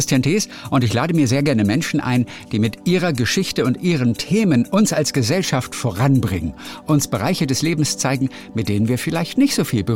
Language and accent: German; Northern Germany, Germany; ich komme aus Norddeutschland.